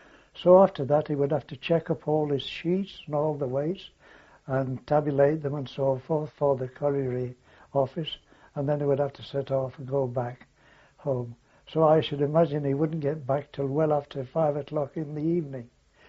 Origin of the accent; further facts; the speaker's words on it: Orrell, North West England, United Kingdom; born there; I was born on October 23rd, 1894, at a place about 3.5 miles from the centre of Wigan. And the place is Oral, and the place was Oral Gardens, which was a sort of an old Victorian walled garden.